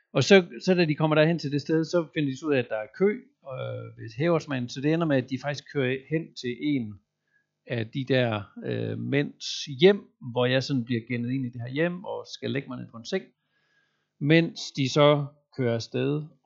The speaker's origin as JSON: {"language": "Danish", "region": "Central Denmark Region", "country": "Denmark", "said": "Og selvom jeg er vestjyde og tænker, at mit rolige sind og temperament har haft en betydning"}